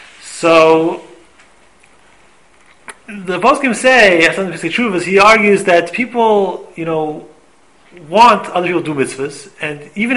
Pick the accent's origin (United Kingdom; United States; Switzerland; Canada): Canada; Montreal, Quebec; I grew up in Montreal, so in the winter, everybody has, like, you know, over their shoes, they have these little rubbers.